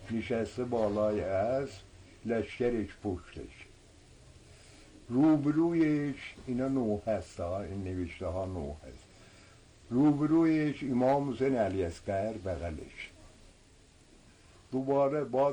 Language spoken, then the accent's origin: Persian; Zanjan, Zanjan Province, Iran; born there; من متولد 1319 همین تو زنجان به دنیا اومدم.